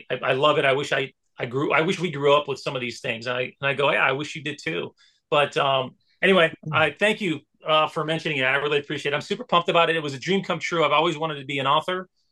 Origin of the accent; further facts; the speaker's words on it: Detroit, Michigan, United States; What it was like growing up in Detroit as a first generation immigrant trying to just stay afloat.